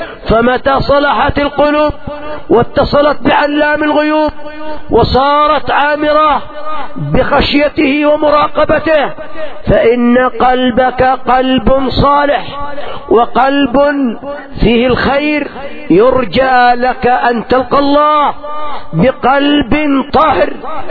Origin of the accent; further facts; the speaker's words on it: Yemen; نلاحظ عندنا في اليمن إقبال من النساء عجيب على التفقه في الدين